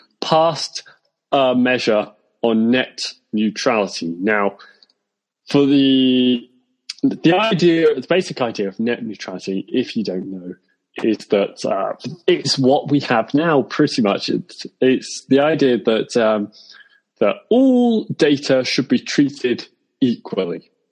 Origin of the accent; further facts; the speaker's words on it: United Kingdom; I'm a Brit, so I'm not going to get into it.